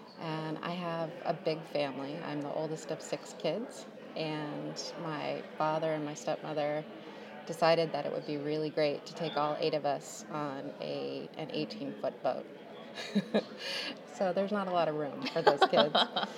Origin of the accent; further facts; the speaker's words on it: New Haven, Connecticut, United States; I'm 55 years old, and I am from Connecticut.